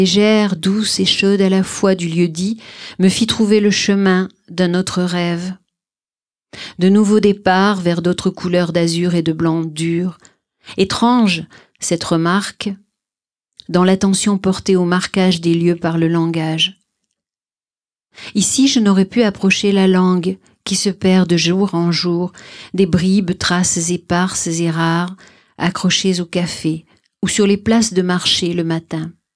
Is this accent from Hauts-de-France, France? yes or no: no; Marseille, Provence-Alpes-Côte d'Azur, France; born there; C'est un voyage, encore une fois, dans cette ville qui est ma ville natale, à travers les quartiers de la ville aussi.